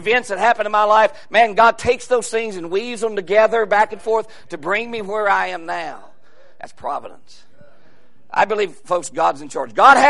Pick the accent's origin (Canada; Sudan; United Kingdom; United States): United States; West Virginia; Mark lives in the city compared to where I was raised in McDowell County. Isn't that right, brother? Down in McDowell County, West Virginia